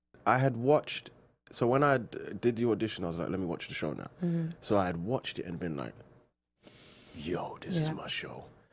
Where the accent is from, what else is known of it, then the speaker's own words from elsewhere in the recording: England, United Kingdom; Clearly you can tell I'm from England.